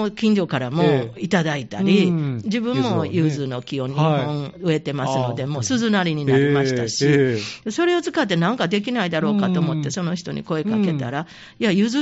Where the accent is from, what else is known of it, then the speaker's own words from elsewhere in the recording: Osaka, Japan; 私も大阪の人間やからね